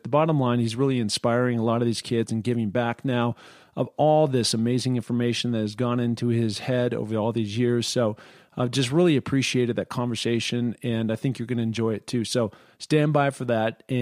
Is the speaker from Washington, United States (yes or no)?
yes; Seattle, Washington, United States; I'm born and raised in Seattle. I was a Washington Husky.